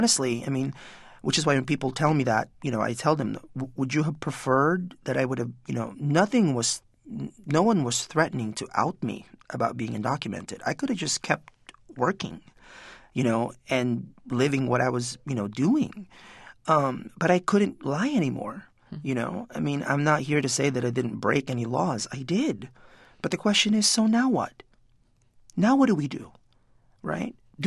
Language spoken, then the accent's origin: English; Philippines; I'm actually from the Philippines. I'm not from Mexico, you know.